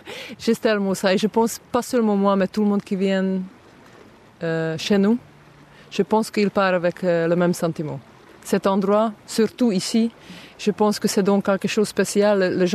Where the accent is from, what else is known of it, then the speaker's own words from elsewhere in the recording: Southern Hungary, Hungary; French is a second language; moved away; je viens du sud d'Hongrie, qui n'est pas très loin de Serbie, de mon petite ville où je suis née.